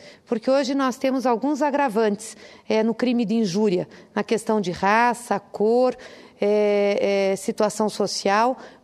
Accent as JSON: {"language": "Portuguese", "region": "Paraná", "country": "Brazil", "said": "como senadora, como mulher, como paranaense"}